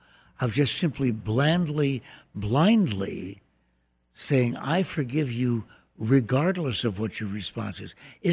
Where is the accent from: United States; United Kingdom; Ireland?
Ireland; I am an Irish Catholic.